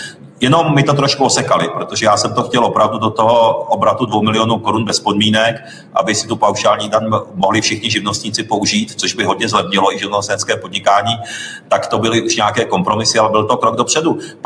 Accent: Mašťov, Ústí nad Labem Region, Czechia; jsem vyrůstal část dětství v dětském domově v Mašťově u Podbořan, to je v Ústeckém kraji. Chodil jsem tam i na základní školu vedle do krásného dvora.

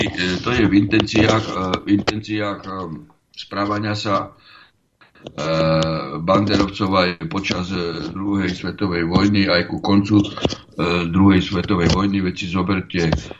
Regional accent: Prešov Region, Slovakia; Pozrite, ja pochádzam z východného Slovenska, respektíve som Tatranec, Kežmarok, Ľubica, Poprad.

